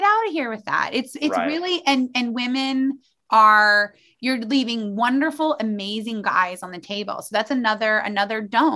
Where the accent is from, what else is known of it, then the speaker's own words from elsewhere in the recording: Muncie, Indiana, United States; I grew up in Muncie, Indiana, that I am married to a Chinese Australian.